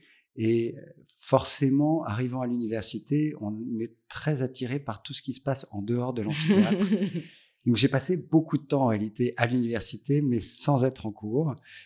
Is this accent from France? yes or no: yes; Dijon, Bourgogne-Franche-Comté, France; born there; je ne débarque pas à Dijon parce que non, je suis née à Dijon.